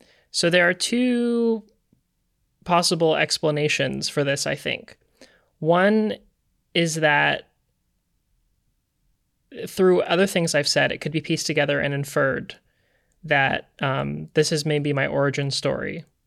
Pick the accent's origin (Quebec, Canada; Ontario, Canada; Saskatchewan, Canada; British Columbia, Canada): Ontario, Canada; A suburb of Toronto, Canada.